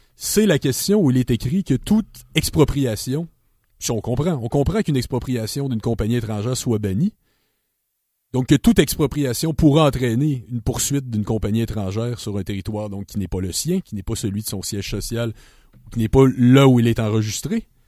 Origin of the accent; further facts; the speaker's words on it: Quebec, Canada; Ben, au Québec, on n'a pas encore beaucoup, on s'est pas beaucoup encore abreuvé de ce discours.